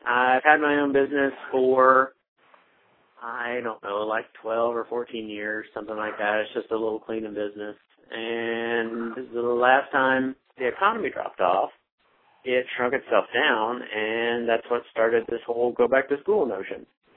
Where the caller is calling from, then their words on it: Asheville, North Carolina, United States; I am attending from Asheville, North Carolina. It is the closest larger town to Western Carolina, actually.